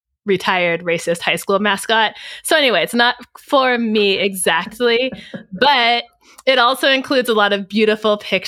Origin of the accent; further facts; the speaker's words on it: Mill Valley, California, United States; So I grew up in Mill Valley, California, a cute little town outside of San Francisco.